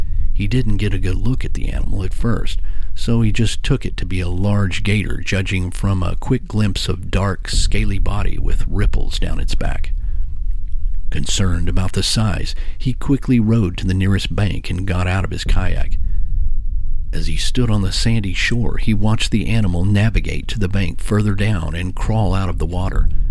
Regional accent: Texas, United States; from a man who lives in my home state of Texas.

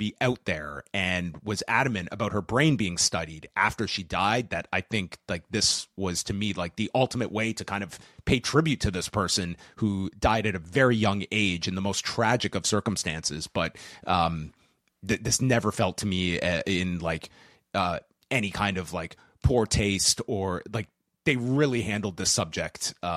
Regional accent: London, United Kingdom; I want to bring it home to my home country at Forbidden Door on August 24th. The O2 Arena is 30 minutes from my home.

